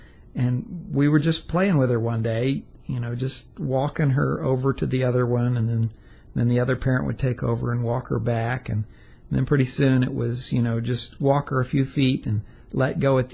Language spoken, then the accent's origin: English; the South, United States; I was a history major in college, and I grew up in the South